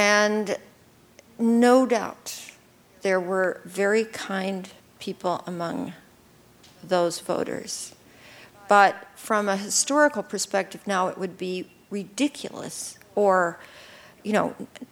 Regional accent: Midwest, United States; I grew up in the Midwest, you know, on what used to be the prairie.

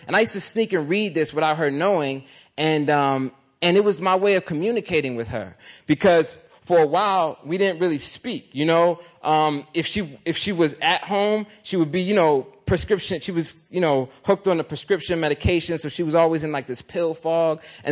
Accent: Philadelphia, Pennsylvania, United States; So that's what we called each other growing up in Philly, as you got most of y'all know.

